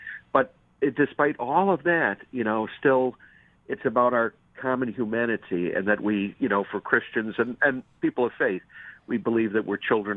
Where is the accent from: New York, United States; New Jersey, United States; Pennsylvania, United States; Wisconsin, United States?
New York, United States; Buffalo; I'm grew up my younger years in the city of Buffalo. I'm lifelong from Western New York